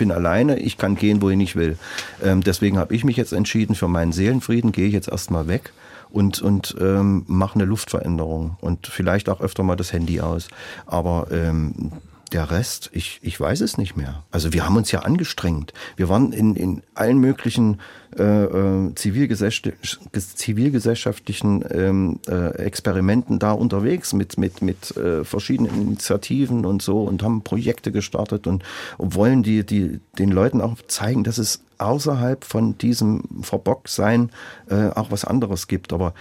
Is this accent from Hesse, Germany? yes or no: no; Sondershausen, Thuringia, Germany; Ich bin in Sondershausen aufgewachsen oder bin dort geboren.